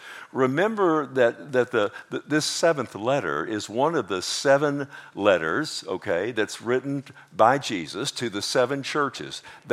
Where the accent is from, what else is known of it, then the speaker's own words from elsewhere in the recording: Texas, United States; I'm a Texan, and I just pronounce words the way I feel it, okay?